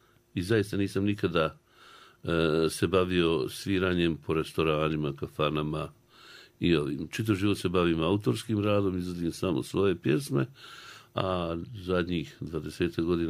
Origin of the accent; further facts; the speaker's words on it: Banja Luka, Republika Srpska, Bosnia & Herzegovina; A ja volim Banja Luku, živim u Banja Luci, rođen sam u Banja Luci, moji su rođeni u Banja Luci, tako da nisam imao namjeru da se selim nigdje.